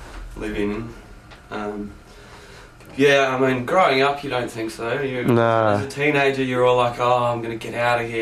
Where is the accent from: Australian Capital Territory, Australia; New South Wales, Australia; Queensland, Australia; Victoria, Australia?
Australian Capital Territory, Australia; Canberra; Yeah, I grew up in Canberra.